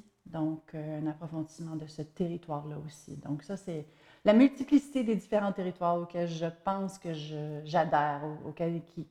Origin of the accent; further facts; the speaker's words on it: Montreal, Quebec, Canada; now in Manitoba, Canada; je suis née ici au Manitoba. Mes parents ont déménagé au Québec pendant 13 ans, donc j'ai vécu la majorité de mon enfance sur la rive sud de Montréal.